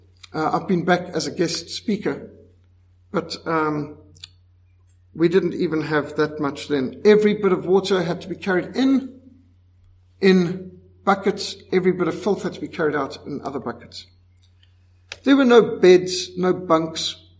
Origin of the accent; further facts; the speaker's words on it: Cape Town, Western Cape, South Africa; Now, of course I'm South African, but I was born in Cape Town, but because my father fought all 6 years of the Second World War in the 8th Army, I have a British passport too